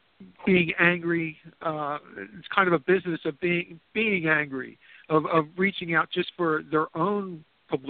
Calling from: Philadelphia, Pennsylvania, United States; Hi, Simon. … calling from Philadelphia.

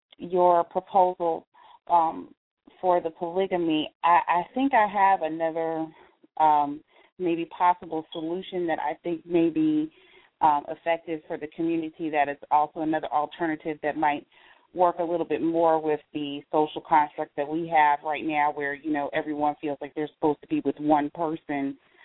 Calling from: Norfolk, Virginia, United States; I am calling from Norfolk, Virginia.

